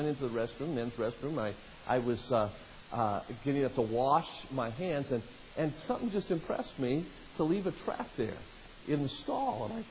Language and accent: English; Las Vegas, Nevada, United States; Jerry Falwell's discouraging me from going back to Las Vegas, Nevada, my hometown.